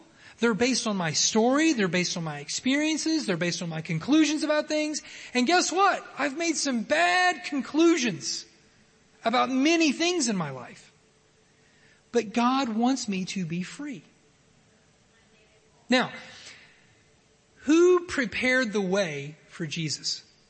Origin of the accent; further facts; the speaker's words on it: Oklahoma, United States; I'm not from Greece. I'm from Oklahoma. We don't speak a lot of Greek in Oklahoma.